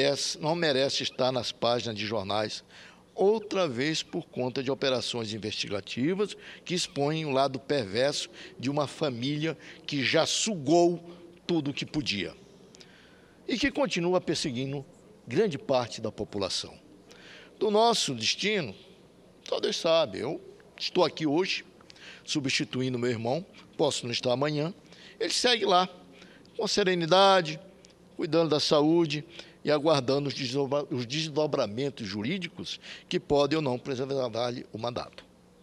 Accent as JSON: {"language": "Portuguese", "town": "Mazagão", "region": "Amapá", "country": "Brazil", "tie": "born there", "said": "Agora eu nasci no Amapá, nasci lá na cidade de Mazagão, viu, meu?"}